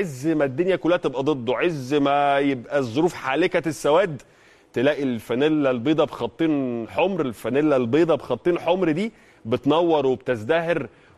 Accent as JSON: {"language": "Arabic", "country": "Egypt", "said": "ومش بتكلم ده عشان انا مصري"}